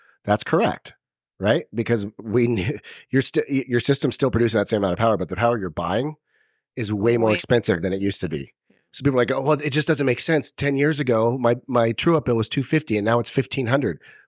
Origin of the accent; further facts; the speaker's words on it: Grass Valley, California, United States; I grew up in Grass Valley, so I'm allowed to talk trash about it.